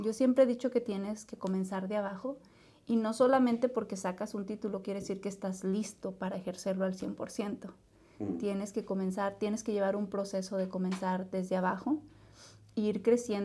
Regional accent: Chihuahua, Mexico; yo soy originaria de Chihuahua. Yo siempre les digo orgullosamente de la sierra.

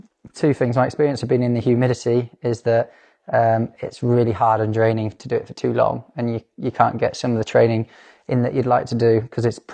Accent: United Kingdom; obviously being a Brit

